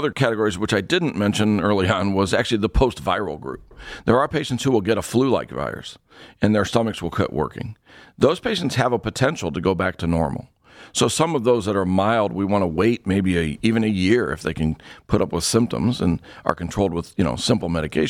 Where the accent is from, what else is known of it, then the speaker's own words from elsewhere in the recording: Ohio, United States; I was born and raised in Ohio. I lived all over the state, and you get all four seasons.